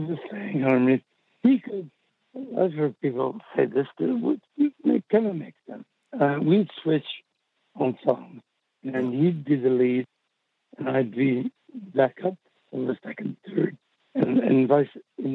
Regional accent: Canada; We're from Canada. So it didn't, because they weren't really important in America.

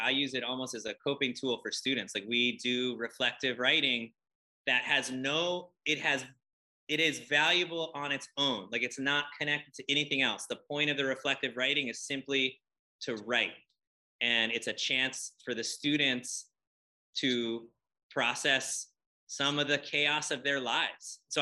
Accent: Hawaii, United States; I'm not Hawaiian, but I was born and raised here, but that's important.

